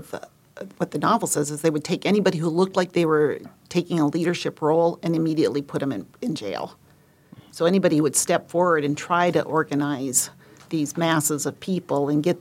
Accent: Midwest, United States; I grew up in the Midwest.

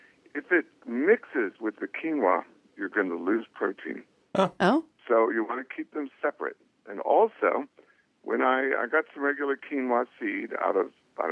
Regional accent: Alaska, United States; He understood I was from Alaska

